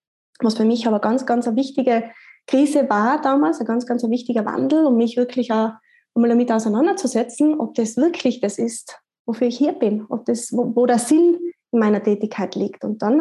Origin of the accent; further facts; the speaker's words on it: Tyrol, Austria; Ich komme aus Tirol, Österreich